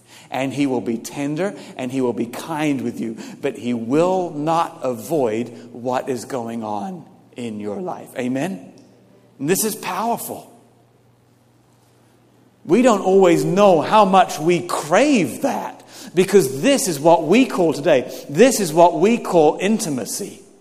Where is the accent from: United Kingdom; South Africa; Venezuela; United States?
United Kingdom; I'm British, and this is what we do.